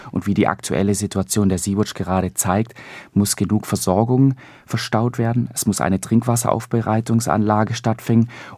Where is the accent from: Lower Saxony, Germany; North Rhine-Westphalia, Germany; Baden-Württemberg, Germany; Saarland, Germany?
Baden-Württemberg, Germany; accent: Lake Constance; Sie hören ein bisschen von meinem Akzent, ich komme vom Bodensee.